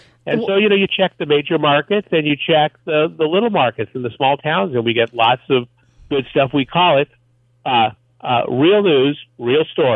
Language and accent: English; Michigan, United States; Well, I grew up near Detroit, listening to the Big Eight.